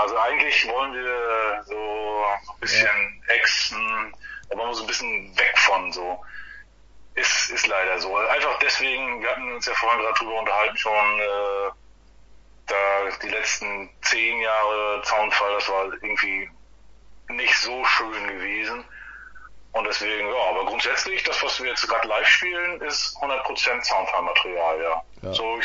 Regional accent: Mecklenburg-Vorpommern, Germany; Erste Konzert war in Alt-Kahlen, da ist ja einmal im Jahr bei uns in Mecklenburg so ein Insider, kleines Mini-Festival.

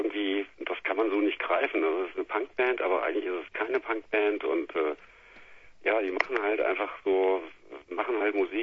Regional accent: Frankfurt, Hesse, Germany; Ja, das ist ein bisschen schwieriger so, eigentlich aus Frankfurt, aber inzwischen sind wir irgendwie so überall zerstreut

